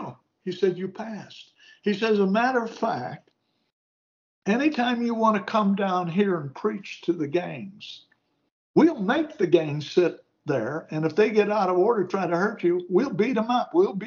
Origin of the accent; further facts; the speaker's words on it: United States; I'm from America, and I'm here to share the gospel with you.